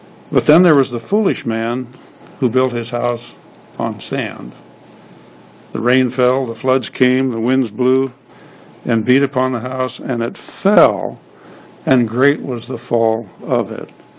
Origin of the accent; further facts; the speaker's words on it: Lebanon, Oregon, United States; I represent District 8, which is Albany, Lebanon, or excuse me, Lebanon, my hometown, Albany, Corvallis area of the state.